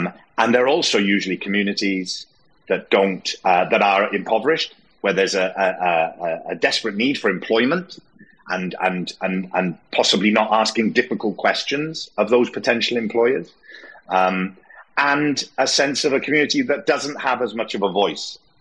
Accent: Port Talbot, Wales, United Kingdom; as I was growing up in Portalbert

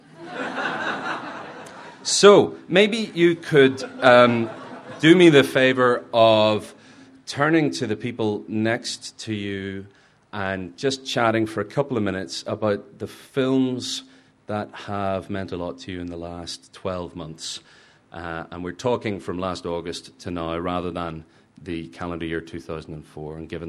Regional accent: Ireland; I hope this isn't considered an anti-English statement, given that I'm an Irishman

